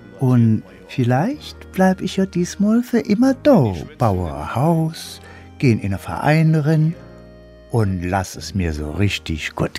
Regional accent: Saarland, Germany; Ja, so sind wir Saarländer.

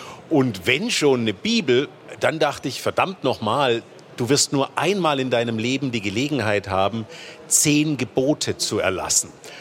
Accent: Baden-Württemberg, Germany; was mir als Schwabe schon große Schwierigkeiten bereitete.

